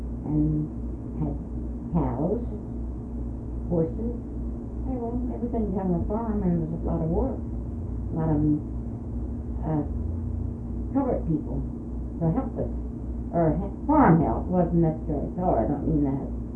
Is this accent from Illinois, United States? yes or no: no; Michaelsville, Maryland, United States; Well, I was born down in the Proving Ground area on the Little Neck Farm. It was at Michaelsville was our address. It was a farmland. It's on, under the Proving Ground now.